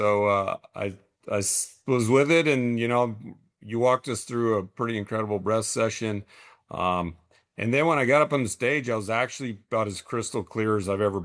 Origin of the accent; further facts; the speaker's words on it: New Mexico, United States; And we played little league baseball in this tiny little town where I grew up in New Mexico, less than 800 people.